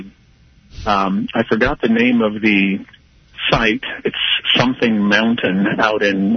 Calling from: Lawrence, United States; from Lawrence.

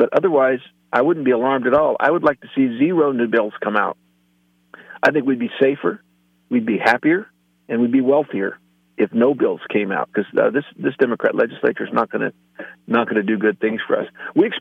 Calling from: California, United States; I'm in California today, and I'm having another glamorous 3 or 4 days here at one of my properties.

